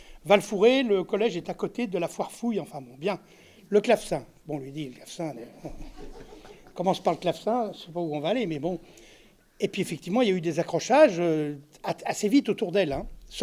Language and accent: French; France; les jeunes chez nous en France sont dans un état très problématique quand même.